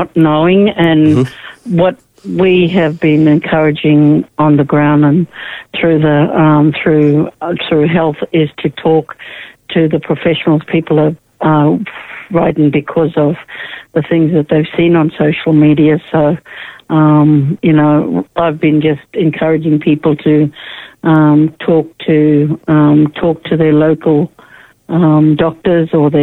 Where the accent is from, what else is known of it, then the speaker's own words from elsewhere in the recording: Brisbane, Queensland, Australia; now in Hammond Island, Australia; But I was born and raised in Brisbane. I've been living up in the Torres Straits for the last 8 years on Hammond Island, beautiful Hammond Island.